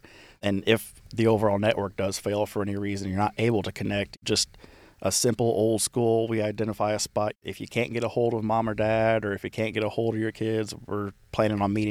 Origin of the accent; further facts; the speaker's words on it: Danville, United States; My background, I grew up from around Danville area, born and raised there.